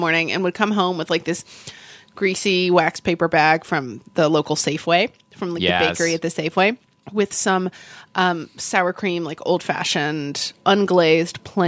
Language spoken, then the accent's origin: English; Oklahoma, United States; Winchell's was totally a thing where I grew up in Oklahoma.